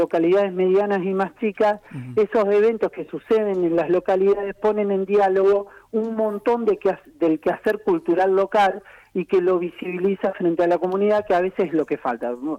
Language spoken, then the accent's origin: Spanish; Rufino, Santa Fe, Argentina; yo soy de Rufino, es decir, la localidad más al sur de la provincia, más austral de la provincia, soy yo